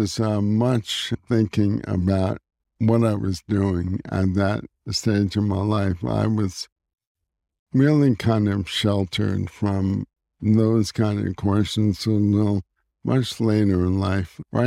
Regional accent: Newark, New Jersey, United States; I grew up in Newark, New Jersey, in a blue-collar area of Newark, New Jersey, home of Philip Roth as well. And I went to the same high school as Philip Roth. I grew up a Jewish Hebrew school student

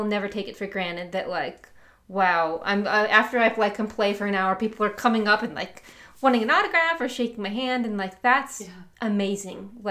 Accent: Chicago, Illinois, United States; so I'm from Chicago. We had never played in Chicago before.

